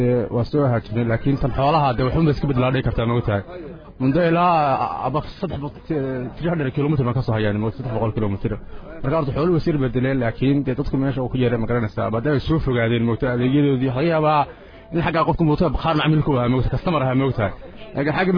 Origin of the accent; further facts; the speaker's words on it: Xingalool, Sanaag, Somalia; waxaan ka imid gobolka Sanaag gaar ahaan degmada Xingalool